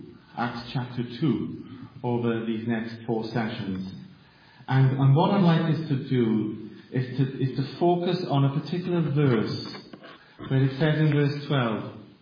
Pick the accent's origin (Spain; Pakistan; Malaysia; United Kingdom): United Kingdom; Wales; accent: Welsh; there's a bit of a Welsh twang in my accent. I hail from South Wales